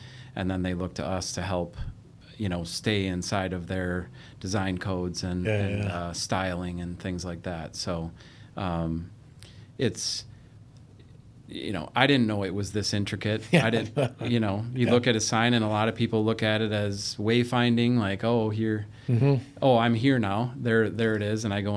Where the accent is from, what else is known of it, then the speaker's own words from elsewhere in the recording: Fond du Lac, Wisconsin, United States; I grew up in Fond du Lac, Wisconsin, so it's about an hour north of Milwaukee, over south of Green Bay.